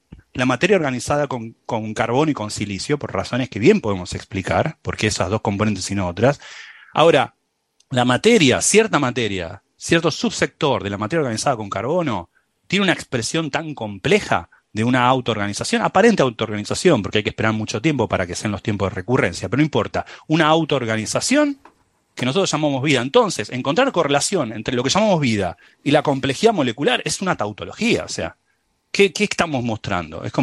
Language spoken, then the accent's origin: Spanish; Buenos Aires, Argentina; accent: San Telmo; Perdón por mi acento de San Telmo.